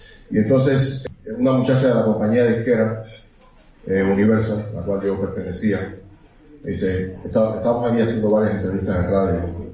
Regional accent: Cuba; Y yo como cubano, soy artista, pero soy cubano ante todo.

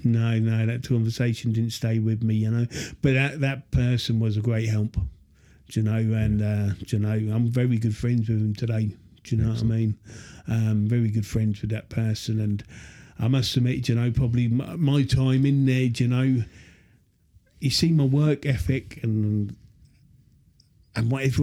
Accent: Glasgow, Scotland, United Kingdom; I ended up moving back to my hometown and relapsing.

